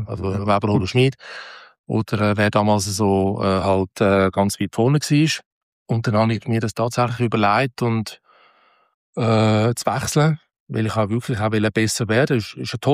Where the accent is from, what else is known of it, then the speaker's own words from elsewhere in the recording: Switzerland; Es ist wirklich sehr schwierig gewesen, als Schweizer in Deutschland einen Job überzukommen.